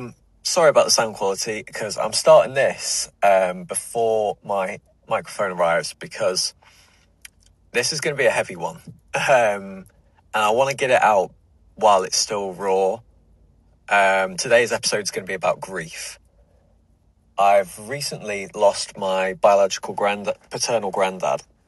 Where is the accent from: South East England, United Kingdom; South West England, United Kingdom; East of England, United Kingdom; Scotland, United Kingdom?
East of England, United Kingdom; Newmarket; I grew up in Newmarket, which is just about 20 minutes away from Cambridge.